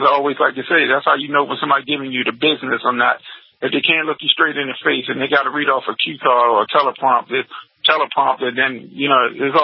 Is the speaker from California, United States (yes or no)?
no; New York, United States; I'm from New York, and I can tell you he haven't done anything or whatever.